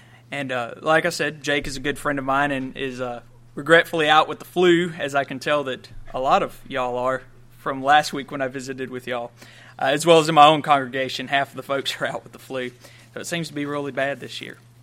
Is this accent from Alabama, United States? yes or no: yes; Grand Bay, Alabama, United States; I'm from Grand Bay, Alabama, which is about 40 miles to the east of here.